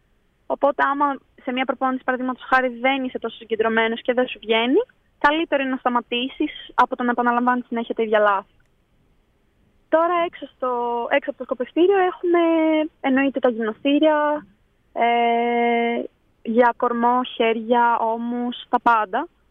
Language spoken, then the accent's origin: Greek; Katerini, Central Macedonia, Greece; born there; now in Larisa, Greece; δεν είχα την τύχη να έχω σκοπευτήριο ούτε στην Κατερίνη που γεννήθηκα, ούτε και στη Λάρισα τώρα